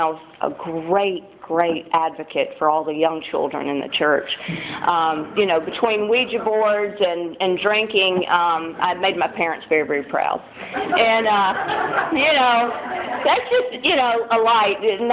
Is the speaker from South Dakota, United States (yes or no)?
no; Louisiana, United States; I'm originally from Louisiana and born and raised with fire, hell, and brimstone. You know, both parents are full-time evangelists.